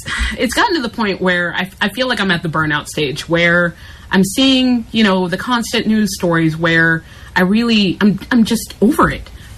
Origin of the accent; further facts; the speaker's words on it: Houston, Texas, United States; I'm from Houston, of course, so I'm in the middle of Hurricane Harvey